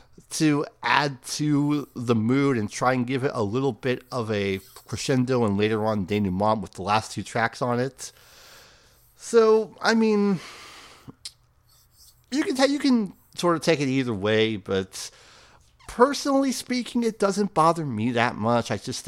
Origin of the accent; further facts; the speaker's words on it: California, United States; As a young kid growing up in California Bay Area, I listened to a lot of pop music.